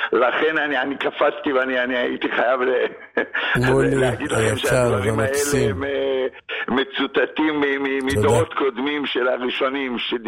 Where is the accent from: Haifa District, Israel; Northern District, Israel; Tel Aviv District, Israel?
Haifa District, Israel; Haifa; גדלנו על זה בחיפה.